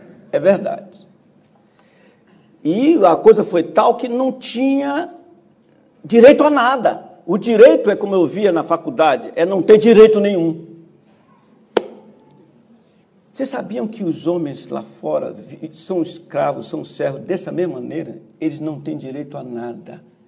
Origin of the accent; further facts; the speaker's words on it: Brazil; born there; Eu sei que eu nasci no Brasil, mas nós nos parecemos muito.